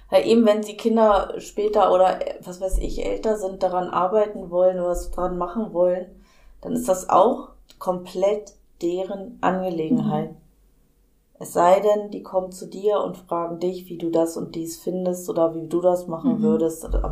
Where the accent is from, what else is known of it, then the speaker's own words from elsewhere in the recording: Germany; ich komme aus Deutschland